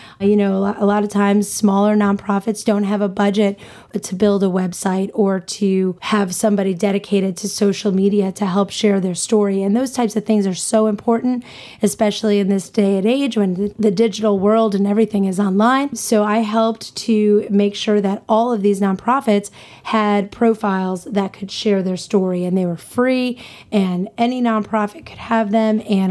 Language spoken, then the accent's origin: English; Long Island, New York, United States; I'm from the South Shore of Long Island. I grew up about 10 minutes from the beach